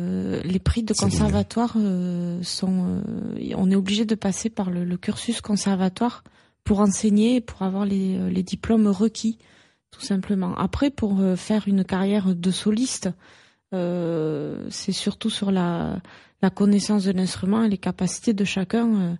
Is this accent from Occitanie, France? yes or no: yes; Toulouse, Occitanie, France; moi je suis violoniste, je suis de la région puisque je suis née à Toulouse, et j'ai fait toutes mes études au conservatoire de Toulouse, en violon évidemment, tout le cursus complet avant de partir à Bordeaux.